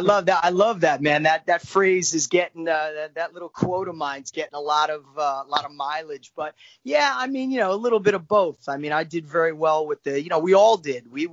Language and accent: English; Paramus, New Jersey, United States; I'm from Paramus